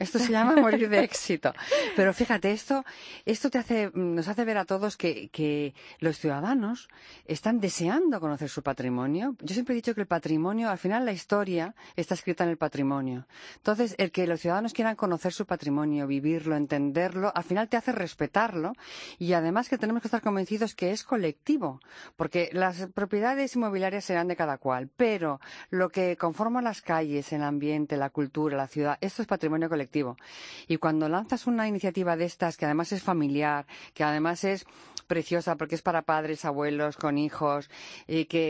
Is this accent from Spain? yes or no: yes; Madrid, Community of Madrid, Spain; Nos hace falta tener ahora orgullo como españoles, como ciudadanos de Madrid